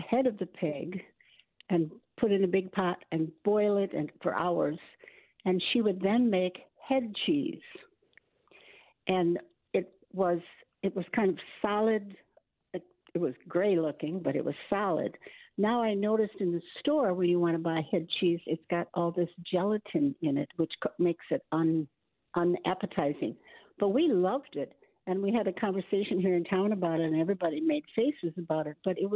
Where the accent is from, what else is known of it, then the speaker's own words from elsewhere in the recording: Wisconsin, United States; now in Mukwonago, United States; when I grew up in Chippewa County in northern Wisconsin, German and French heritage